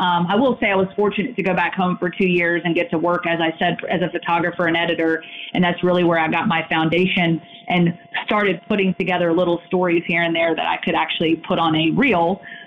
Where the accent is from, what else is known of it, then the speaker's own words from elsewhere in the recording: Roanoke, Virginia, United States; when I was in my hometown working for 2 years, I was able to, work that job and sort of kind of work the local scene sort of around what I was accustomed to there in Roanoke, Virginia.